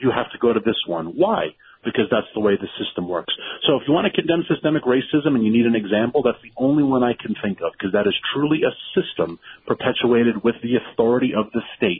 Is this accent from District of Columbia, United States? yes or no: yes; Washington, District of Columbia, United States; And that's what we saw in Minneapolis and what we saw in New York and in my hometown of D.C.